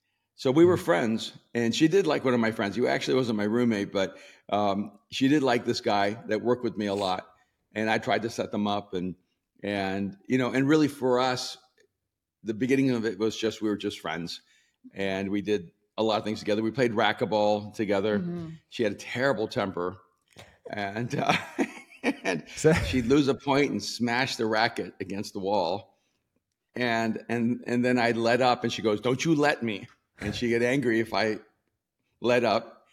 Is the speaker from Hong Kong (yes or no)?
no; El Salvador; also born or lived in New York / Miami; And I'm a city guy. I'm from El Salvador, lived in New York and Miami.